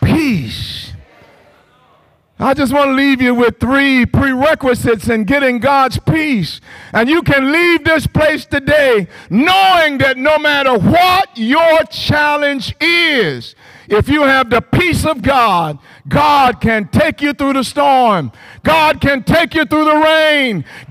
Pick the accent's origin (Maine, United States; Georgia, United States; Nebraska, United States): Georgia, United States; Where I grew up in Candler County, they used to sing a song